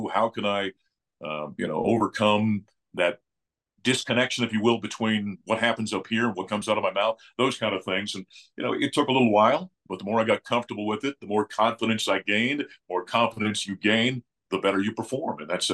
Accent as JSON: {"language": "English", "region": "North Dakota", "country": "United States", "said": "No, I'm not. I'm from North Dakota."}